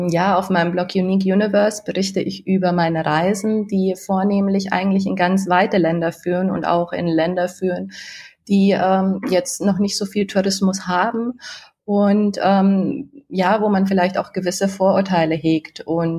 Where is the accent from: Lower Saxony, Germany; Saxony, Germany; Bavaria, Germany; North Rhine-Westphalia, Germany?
Bavaria, Germany; habe mich dann eben ins Münchner Umland begeben und habe mir mal meine Heimat ein bisschen genauer angeschaut.